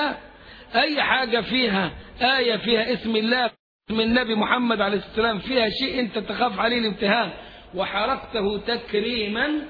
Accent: Upper Egypt, Egypt; now in Cairo, Egypt; انا من الصعيد من قرية ليس فيها محفظ قرآن

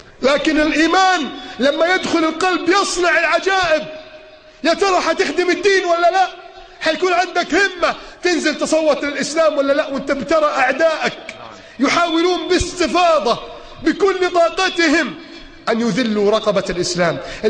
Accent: Alexandria, Alexandria Governorate, Egypt; زي ما كان بيحصل عندنا في اسكندريه، انتخابات كانت في الشتاء

